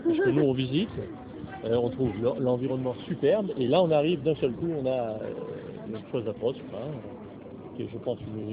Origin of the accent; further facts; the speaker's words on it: Provence-Alpes-Côte d'Azur, France; Alpes-Maritimes.